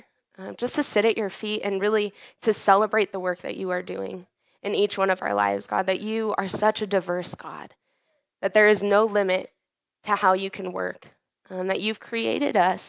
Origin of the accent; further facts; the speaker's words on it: United States; I'm single. I'm 29 years old. I'm an American